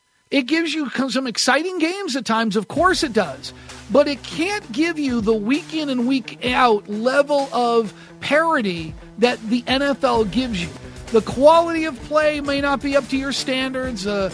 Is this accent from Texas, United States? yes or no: no; New Hampshire, United States; many of my friends growing up in New Hampshire, hardly any of them cared about college football.